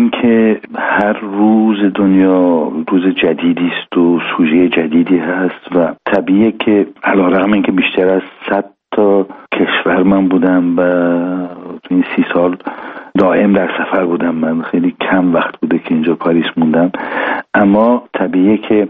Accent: Iran; به عنوان یک ایرانی خودم

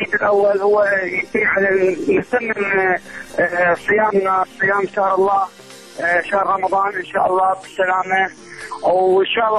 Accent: Maysan, Iraq; ميسان حي الرسالة

